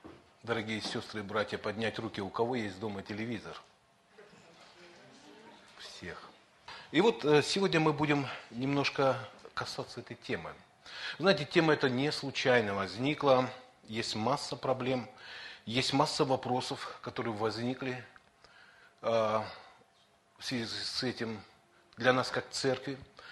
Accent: Saratov, Saratov Oblast, Russia; из Саратова, пастор церкви

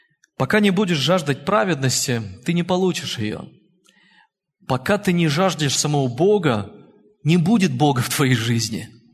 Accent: Perm, Perm Krai, Russia; Я сам родом из Перми, и я помню, как однажды мне тогда было 9 лет

